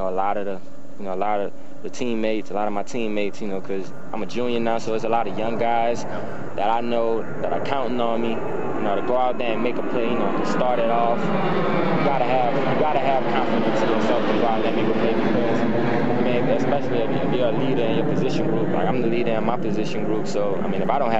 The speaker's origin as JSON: {"language": "English", "town": "New Orleans", "region": "Louisiana", "country": "United States", "tie": "born or raised there", "said": "I mean, I grew up in New Orleans, so I'm a big Saints fan, yeah."}